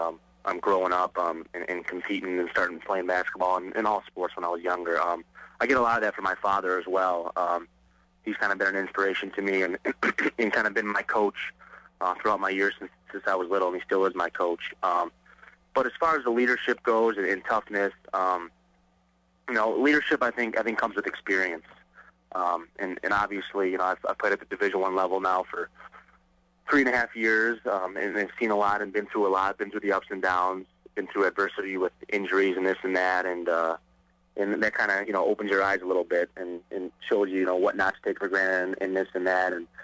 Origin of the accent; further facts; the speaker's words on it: Chicago, Illinois, United States; I mean, I'm a Cubs fan because I'm from Chicago